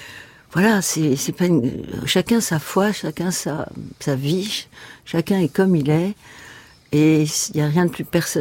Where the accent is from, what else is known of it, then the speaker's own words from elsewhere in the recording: Versailles, Île-de-France, France; born there; je suis catholique, j'ai la foi, je suis née à Versailles, ouais.